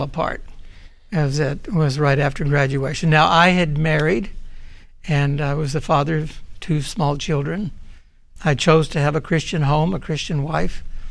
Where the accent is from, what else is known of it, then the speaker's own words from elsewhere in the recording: the South, United States; I was born and raised in the South.